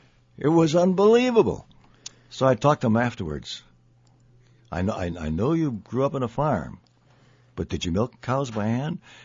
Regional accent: Winthrop, Minnesota, United States; born there; I was born in Winthrop, Minnesota, which is out near New Ulm.

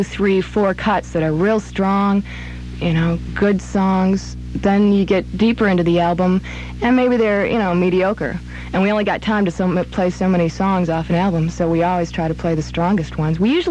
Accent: Madison, Wisconsin, United States; No, originally I'm from Madison, Wisconsin.

